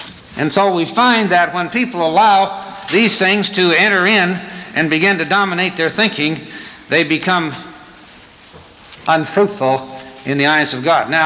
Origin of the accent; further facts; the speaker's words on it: Scotland, United Kingdom; You know, being a Scotsman, when I first heard about tithes